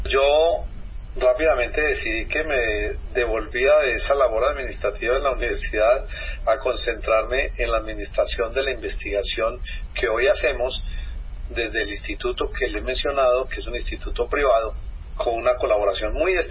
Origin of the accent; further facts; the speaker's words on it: Colombia; lo cual es un motivo, digamos, como de orgullo como colombiano